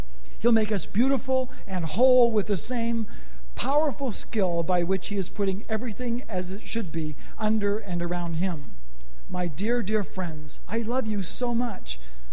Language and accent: English; Canada; moved away; I mean, I'm from Canada, and when people blame me for the snow and the cold weather, I say, no, it's I'm from Canada.